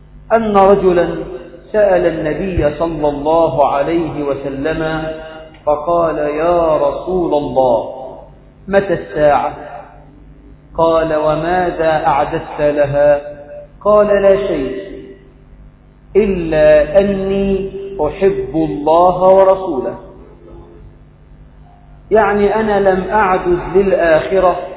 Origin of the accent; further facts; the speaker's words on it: Egypt; اللهم اجعل بلدنا مصر آمنة مطمئنة